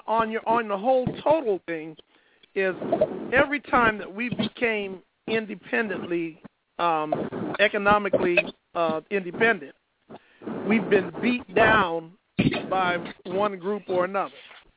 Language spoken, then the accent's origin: English; United States; I am an American, but I am a black American, and I take pride in being both and being strong at being both.